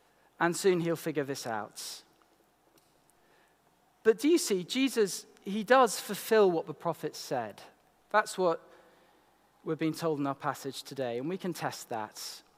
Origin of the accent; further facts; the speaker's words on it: Yorkshire and the Humber, United Kingdom; also born or lived in London; I was born in London, but I grew up in England's greatest county, Yorkshire.